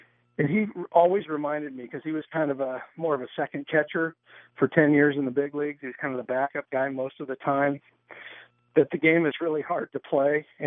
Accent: California, United States; We're both from the Bay Area. We both went to a lot of Golden State Warrior games as kids.

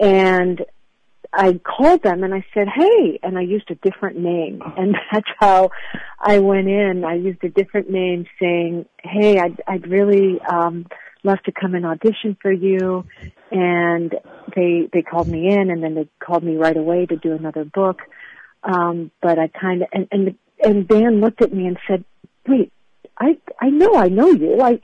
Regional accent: France; I grew up in France, actually, so, you know, you may not tell from my fake American accent, but I actually grew up in France

